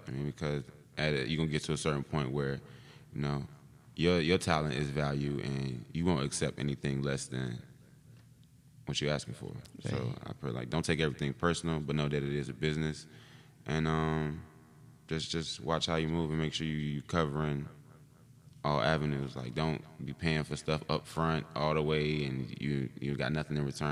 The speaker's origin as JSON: {"language": "English", "town": "Philadelphia", "region": "Pennsylvania", "country": "United States", "said": "I mean, of course, he's from Philly. I'm from Philly, you know, so we always going to support the home team."}